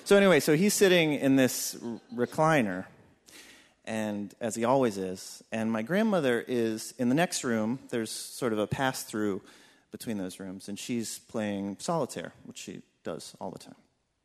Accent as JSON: {"language": "English", "region": "West Virginia", "country": "United States", "tie": "born or raised there", "said": "And where I grew up in West Virginia, this was unusual."}